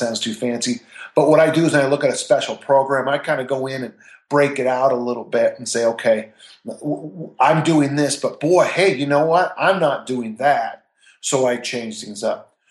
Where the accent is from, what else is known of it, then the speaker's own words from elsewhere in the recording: California, United States; born there; now in Utah, United States; I was born in California. I live in Utah.